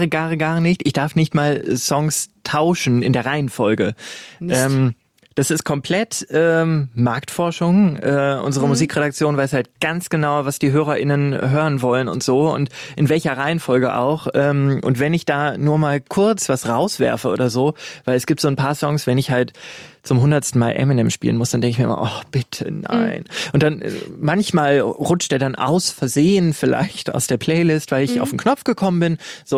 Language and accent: German; North Rhine-Westphalia, Germany; Ich komme eigentlich aus dem Ruhrgebiet